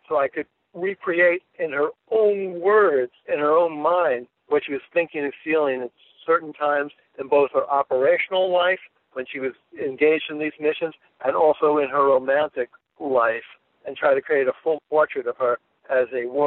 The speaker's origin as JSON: {"language": "English", "country": "United States", "said": "But as an American and as a father of three children, I look uncomfortably to the world they're going to inherit."}